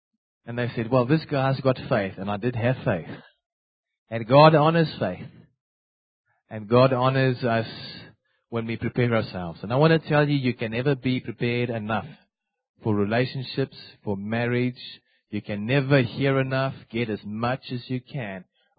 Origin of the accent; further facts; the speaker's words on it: Standerton, Mpumalanga, South Africa; For those who don't know me, I'm from Standerton.